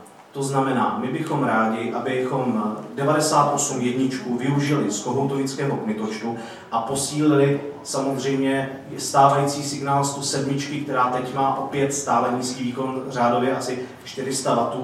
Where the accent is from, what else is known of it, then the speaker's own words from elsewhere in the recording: Brno, South Moravian Region, Czechia; žiju v Brně, 32 let jsem Brňák, nemám ani chuť emigrovat kamkoliv jinam do Prahy, nikam dál. Jsem patriot